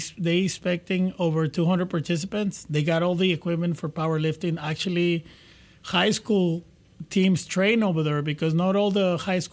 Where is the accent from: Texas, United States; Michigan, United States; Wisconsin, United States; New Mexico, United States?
Texas, United States; Weslaco; Yes, and we want to make sure that everybody in town knows I'm here, you know, and I'm from Weslaco.